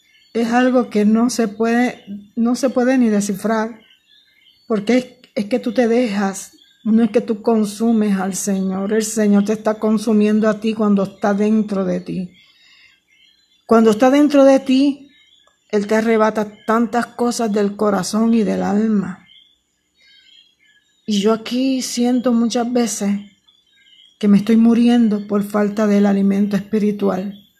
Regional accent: Yabucoa, Puerto Rico; Es una gran lástima lo que está pasando en mi pueblo de Yabucoa.

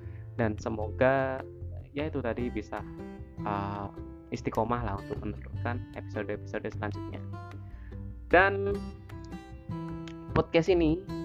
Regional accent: Central Java, Indonesia; sorry kalau bahasaku agak medok ya, karena aku orang Jawa yang logatnya sangat Jawa sekali.

